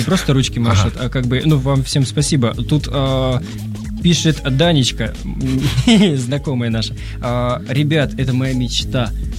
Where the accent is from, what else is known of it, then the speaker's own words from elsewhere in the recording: Tyumen, Tyumen Oblast, Russia; also born or lived in Kazakhstan; вообще я из Тюмени, привезенный так в казахстанские степи, там забытый на 20 лет.